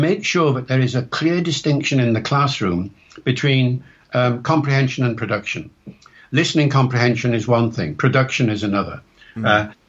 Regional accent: United Kingdom; accent: mix of Northern, Welsh and educated RP; No, my accent is a mix of my background. It's partly Northern, it's partly Welsh, it's partly educated RP. It's a mix of all sorts of things.

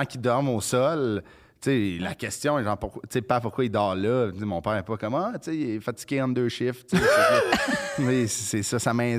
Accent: Quebec, Canada; Mais nous, on vient de la Rive-Nord.

